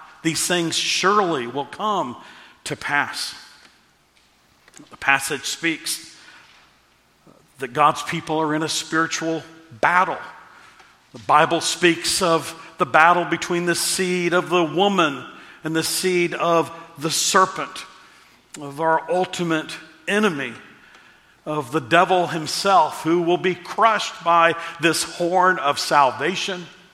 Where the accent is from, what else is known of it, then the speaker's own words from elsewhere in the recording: Texas, United States; Growing up in Texas, I would occasionally see a longhorn, a steer, a bull